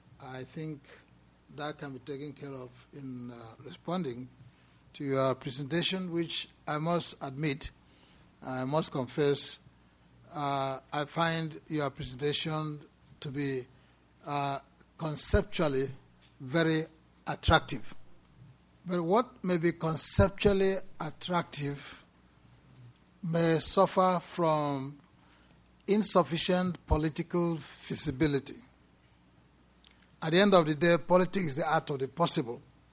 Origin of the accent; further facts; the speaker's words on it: Abia, Nigeria; I'm from Abia State, I'm Igbo, I'm from the old Biafra that mounted an insurgency on the nation state Nigeria.